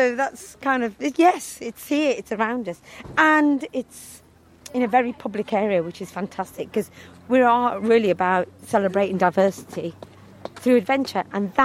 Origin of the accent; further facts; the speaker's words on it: India; I'm Indian and I'm speaking Punjabi, and they're from Pakistan and they're speaking Urdu, and we can understand each other because it's very similar